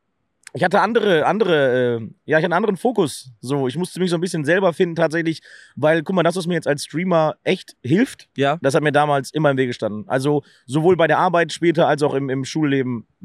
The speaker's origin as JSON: {"language": "German", "town": "Bad Oeynhausen", "region": "North Rhine-Westphalia", "country": "Germany", "tie": "born or raised there", "said": "Wir sind, glaube ich, dreimal umgezogen, bevor wir hier gelandet sind. Also pretty simple eigentlich, aber normal groß geworden bin ich in Bad Oeynhausen."}